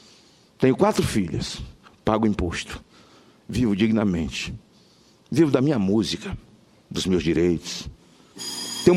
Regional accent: Macarani, Bahia, Brazil; born there; Eu estava em Macarani, deputado Evaí. A cidade onde eu nasci, onde minha mãe, minha avó conheceram Jesus, onde eu dei meus primeiros passos, onde aprendi a assinar meu nome, onde vivem meus parentes.

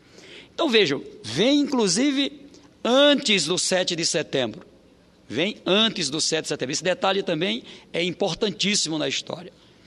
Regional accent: Oeiras, Piauí, Brazil; ele chega na cidade de Oeiras, a minha cidade natal

